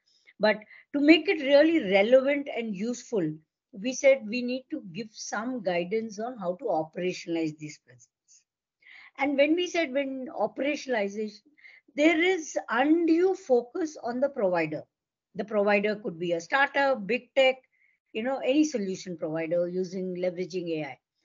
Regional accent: Andhra Pradesh, India; a statewide government to citizen e-governance project in my home state, then Andhra Pradesh, combined Andhra Pradesh.

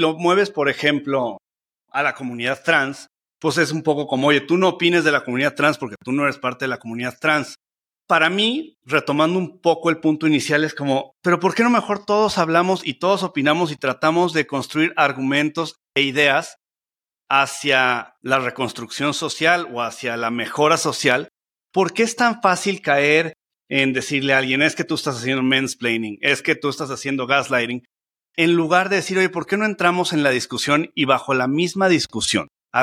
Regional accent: Mexico; born there; yo soy latino, yo nací aquí en México

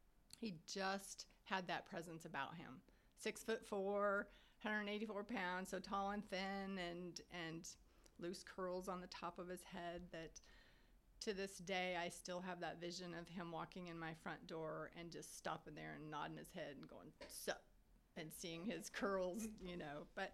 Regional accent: Indiana, United States; moved away as an adult; now in Austin, United States; So I grew up in Indiana, and then when I graduated high school, I actually went to college in West Texas at Angelo State.

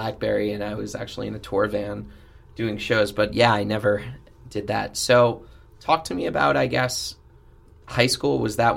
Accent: New York, United States; where I grew up on Long Island, as soon as I left, that's when like … took off.

